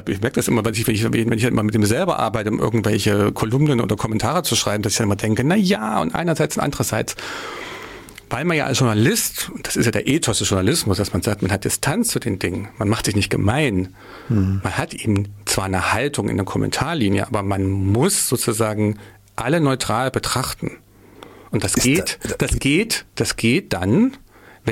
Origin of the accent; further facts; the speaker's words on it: East Germany, Germany; dass wir als Ostdeutsche, wir gehen ja auch ungern in Parteien